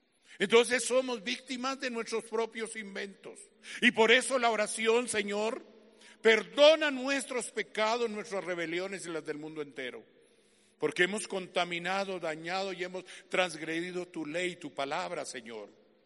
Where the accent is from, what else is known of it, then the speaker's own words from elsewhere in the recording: Colombia; Como los colombianos no estamos apretados ni influenciados